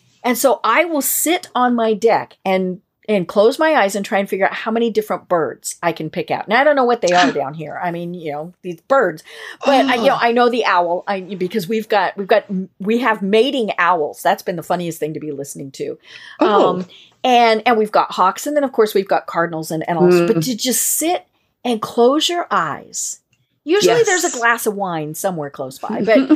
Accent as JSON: {"language": "English", "region": "Colorado", "country": "United States", "tie": "born or raised there", "said": "I'm not a beach person. You know, I grew up in Colorado."}